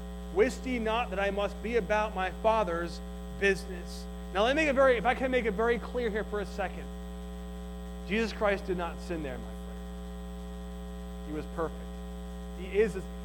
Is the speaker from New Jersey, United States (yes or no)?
yes; New Jersey, United States; All throughout church, I grew up in New Jersey, I couldn't wait to get home to see a New York Giants game.